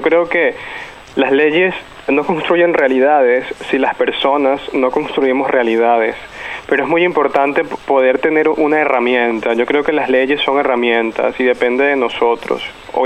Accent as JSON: {"language": "Spanish", "country": "Venezuela", "tie": "born or raised there", "said": "Cuando yo crecí en Venezuela, no había, digamos, ningún modelo para yo poder reconocerme siendo un niño."}